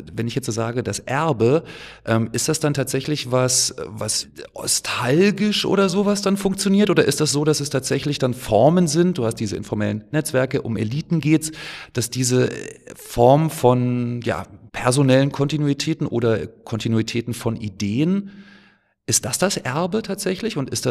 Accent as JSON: {"language": "German", "country": "Germany", "tie": "born there", "said": "ich bin geboren in der DDR zum Beispiel, ich war 2 Jahre alt, als das Ganze dann zu Ende war"}